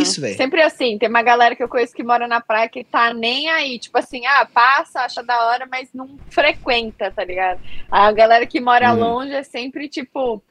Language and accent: Portuguese; Bahia, Brazil; Eu fui criada caiçara, né? Tipo assim... Sou baiana, mas sou criada caiçara.